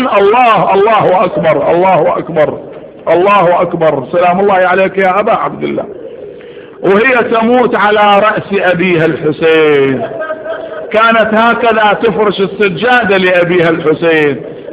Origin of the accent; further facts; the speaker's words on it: Iraq; لأن أنا أساسا من طفولتي وإحنا بالرماسة بالعراق أنا أبقى شهرين لابس سواد